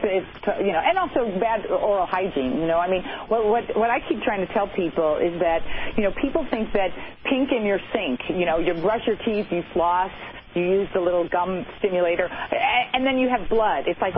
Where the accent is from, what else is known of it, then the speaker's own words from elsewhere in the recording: Chicago, Illinois, United States; because I'm a Crest girl from way back growing up in Chicago